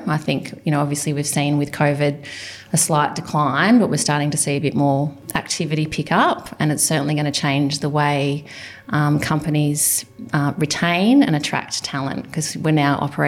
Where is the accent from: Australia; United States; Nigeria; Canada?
Australia; Newcastle, New South Wales; also born or lived in Sydney / Melbourne; So I am Newcastle born and bred. I moved away from Newcastle in my early 20s and lived in Sydney and Melbourne for a while and came back with my family about 10 years ago.